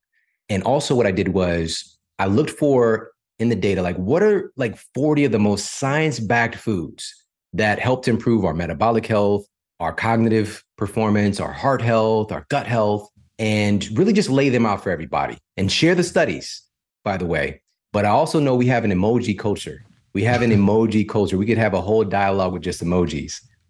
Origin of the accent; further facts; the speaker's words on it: St. Louis, Missouri, United States; But I'm from St. Louis. Monsanto, that's home base.